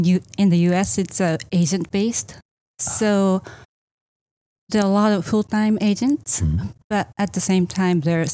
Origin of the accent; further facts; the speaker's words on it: Japan; moved away as an adult; also born or lived in London, United Kingdom; now in United States; I was born and raised in Japan, but after I met my husband, who is American, we moved to London, England, and stayed there for 5 years, and then moved to the States.